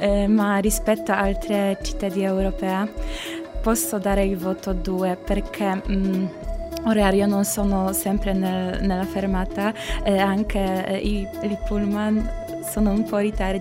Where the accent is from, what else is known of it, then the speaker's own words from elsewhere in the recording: Kraków, Lesser Poland, Poland; Italian is a second language; moved away as an adult; now in Cagliari, Italy; Vengo dalla Polonia, da Cracovia.